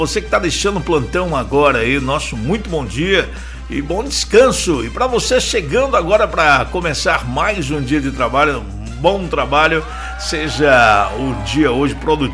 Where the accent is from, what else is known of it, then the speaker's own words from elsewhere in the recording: Salvador, Bahia, Brazil; Liberdade, Liberdade. Sou do Curuzu, pra valer.